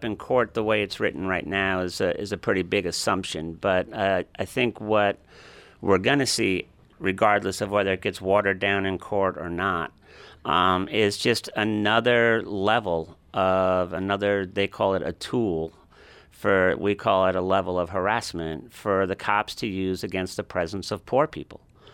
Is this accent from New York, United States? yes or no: yes; New York City, New York, United States; I grew up in New York City, and it's a very different city today.